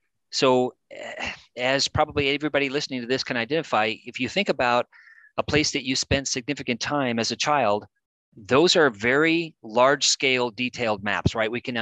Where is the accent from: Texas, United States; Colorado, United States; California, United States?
Colorado, United States; I grew up in Western Colorado, so I could explore mountains, canyons, buttes, mesas.